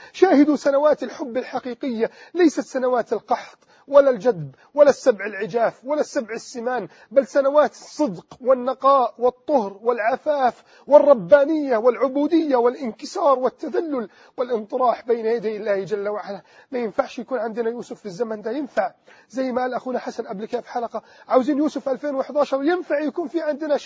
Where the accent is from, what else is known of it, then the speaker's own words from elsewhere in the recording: Egypt; كيف أستطيع أن أقنع شبابنا في مصر والوطن العربي جميعا